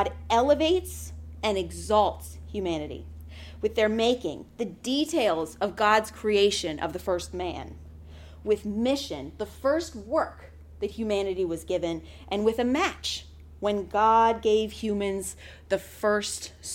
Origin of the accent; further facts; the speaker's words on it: United States; I mean, I'm an American, so I don't really know about royalty much